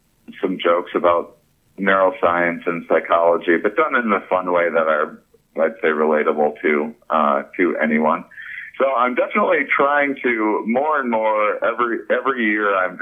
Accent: La Crosse, Wisconsin, United States; And, you know, I'm also from La Crosse, Wisconsin, so I'm kind

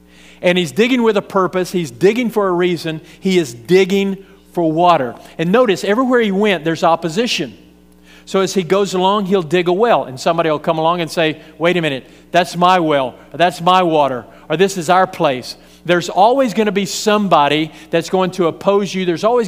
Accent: Texas, United States; You know, when you come from a dry place, you never wish or pray that it would stop raining. I grew up out in West Texas, and you really can't appreciate that.

